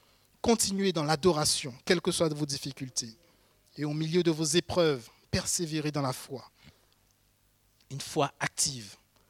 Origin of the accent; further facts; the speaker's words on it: Haiti; born there; Je suis né en Haïti, dans un village. Mes parents étaient très pauvres.